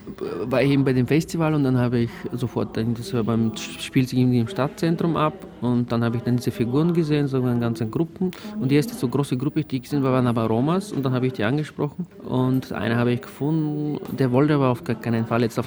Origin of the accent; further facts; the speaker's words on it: Bulgaria; now in Vienna, Austria; ich komme aus Bulgarien, und aber lebe ich in Wien, ja, zwischen Wien und Sofia